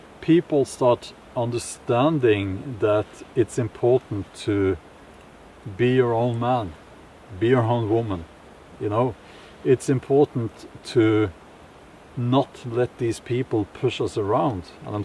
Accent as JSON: {"language": "English", "country": "Norway", "second_language": "English", "said": "I come from Norway"}